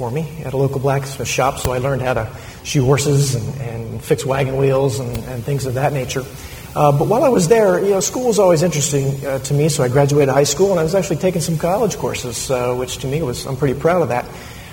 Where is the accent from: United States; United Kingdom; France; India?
United States; Pennsylvania; born there; I was born in a small town outside of Harrisburg, Pennsylvania, on June 15th, 1896.